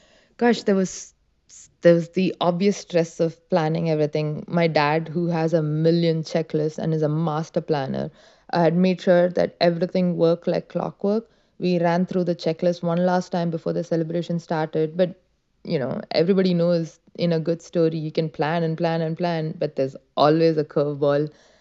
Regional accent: Chennai, Tamil Nadu, India; So the wedding was actually happening in my hometown, Madras, and the reception was in his hometown of Bangalore.

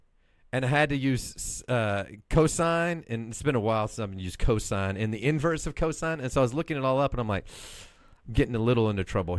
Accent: Texas, United States; I grew up in Texas, man, right next to Louisiana.

